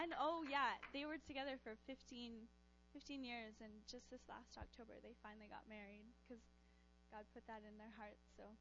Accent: Montreal, Quebec, Canada; moved away as an adult; now in London, Canada; I told you guys I was from Montreal, so I'm 23, and when I was 20, God told me to move to London, Ontario

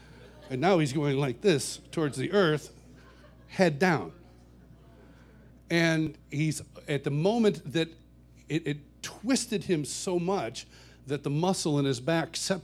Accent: United States; now, I grew up in Rochester. Actually, I grew up 30 miles east of Rochester in a little farming community.

